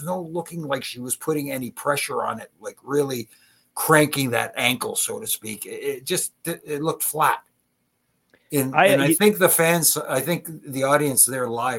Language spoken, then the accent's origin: English; Toronto, Ontario, Canada; And it was here in Toronto in my hometown.